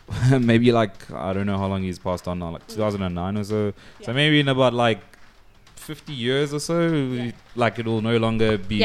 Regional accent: South Africa; How necessary would you say it is for me as a South African artist

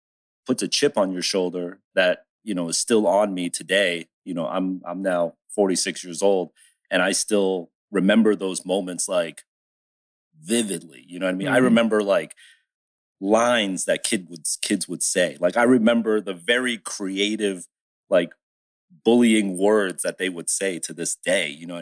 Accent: New Jersey, United States; growing up in Jersey

